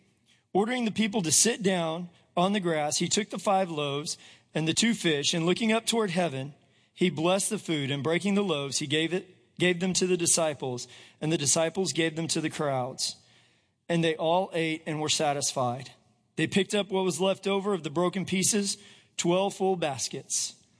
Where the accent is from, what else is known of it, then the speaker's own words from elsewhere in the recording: Corpus Christi, Texas, United States; Growing up in the Corpus area, I had one of those friends.